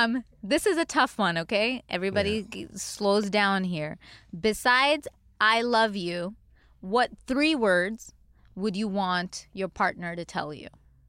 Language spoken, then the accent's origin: English; India; Because, well, I mean, we're Indian.